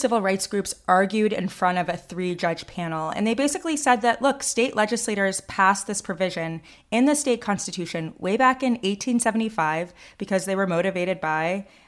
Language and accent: English; Georgia, United States; Yeah, so in my home state and home county last week, the state elections board voted unanimously to assign a panel to conduct a review of the Fulton County Elections Board.